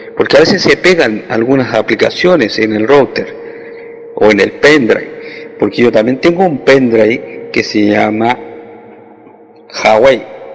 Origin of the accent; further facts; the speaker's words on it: Chile; de Chile.